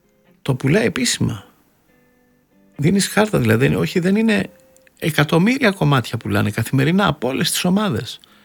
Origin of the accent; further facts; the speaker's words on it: Greece; Ντρέπομαι που είμαι Ελληνίδα, λυπάμαι πολύ.